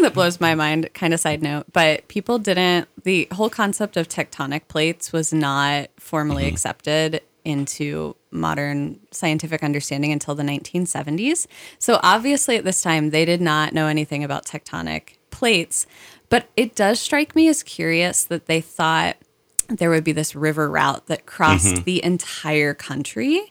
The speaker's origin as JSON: {"language": "English", "region": "Midwest", "country": "United States", "tie": "born or raised there", "said": "This always reminds me, I grew up in the Midwest"}